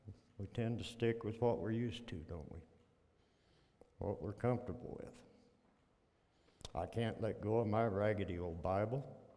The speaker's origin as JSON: {"language": "English", "town": "Rocky Ford", "region": "Colorado", "country": "United States", "tie": "born or raised there", "said": "I think back to growing up in Otero County. Phyllis can vouch for this. We had towns that, Phyllis and I are from Rocky Ford."}